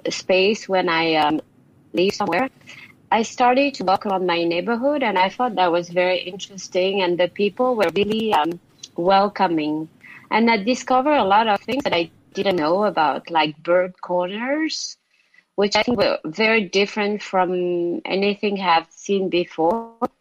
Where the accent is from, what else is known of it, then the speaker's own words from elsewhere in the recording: Paris, Île-de-France, France; English is a second language; even though, you know, I grew up in Paris, it's a lot like the way I live, because we have also a lot of buildings.